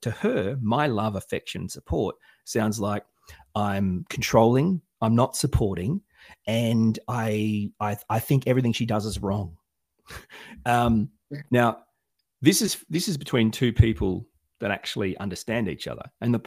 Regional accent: Australia; God knows, I'm from Australia. We catch balls, mate.

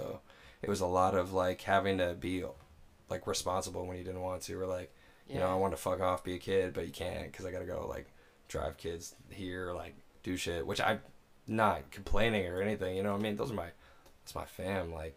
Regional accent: Naples, Florida, United States; you get a weird stereotype growing up in Naples, because, you know, everybody comes from money down there.

